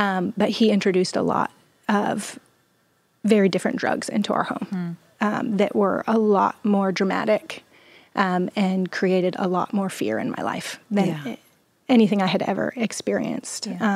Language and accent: English; Garden City, Idaho, United States; I grew up in Idaho, and there's in Boise, and there's a little suburb of Boise called Garden City that the locals actually called Garbage City